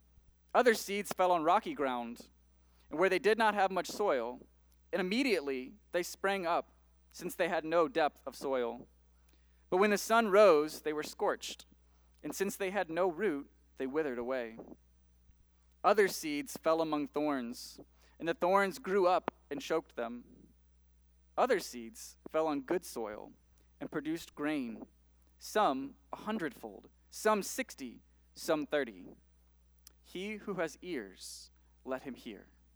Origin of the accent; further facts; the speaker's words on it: Hazelwood, United States; So I grew up in Hazelwood and have been at Chatham my whole life, really.